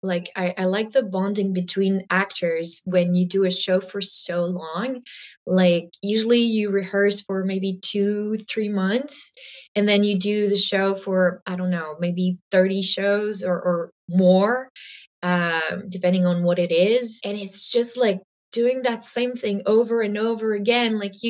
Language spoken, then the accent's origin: English; Trois-Rivières, Quebec, Canada; I'm not from an artist family at all. Like I come from Trois-Rivières and my dad is a computer engineer. My mom is a stay-at-home mom.